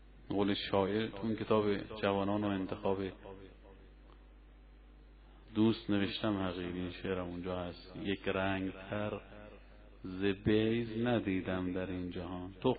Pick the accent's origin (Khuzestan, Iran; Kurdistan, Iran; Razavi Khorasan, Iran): Razavi Khorasan, Iran; Mashhad; ما بچه مشهدیم، رضوی هم هستیم، اولاد امام رضاییم